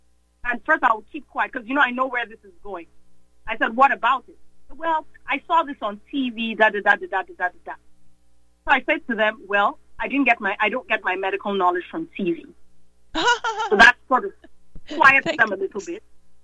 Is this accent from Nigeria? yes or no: yes; Nigeria; also born or lived in England; now in United States; When I came to the U.S., because I grew up in Nigeria, I was born in England, I grew up in Nigeria. When I came to the U.S.